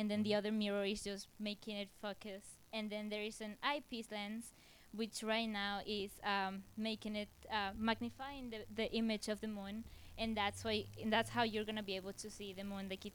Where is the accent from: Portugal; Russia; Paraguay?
Paraguay; now in Brooklyn, United States; I'm a student at Brooklyn International High School, and I'm from Paraguay.